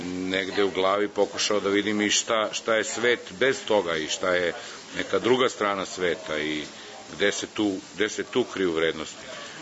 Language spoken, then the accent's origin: Serbian; Pančevo, Vojvodina, Serbia; s kojima sam odrastao u Pančevu